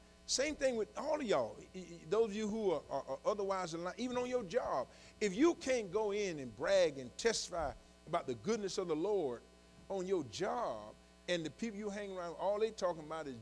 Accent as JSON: {"language": "English", "region": "the South", "country": "United States", "said": "I'm from the South, and in the South, Sister Harmony"}